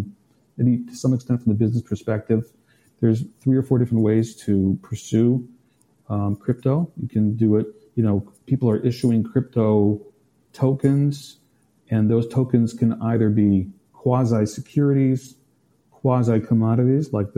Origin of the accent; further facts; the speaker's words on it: United States; I'm an American.